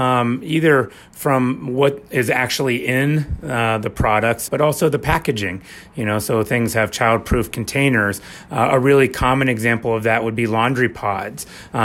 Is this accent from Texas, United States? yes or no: no; Monroeville, Pennsylvania, United States; Yeah, I'm a Pittsburgh native. I grew up in Monroeville